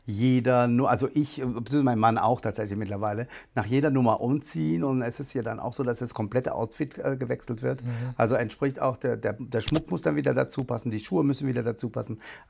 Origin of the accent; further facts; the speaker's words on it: Karlsruhe, Baden-Württemberg, Germany; also born or lived in France; Ja, klar, weil aus Frankreich, also gebürtig aus Frankreich. Ich bin zwar in Karlsruhe aufgewachsen, aber da war ich 6 Jahre alt, als wir nach Karlsruhe gekommen sind.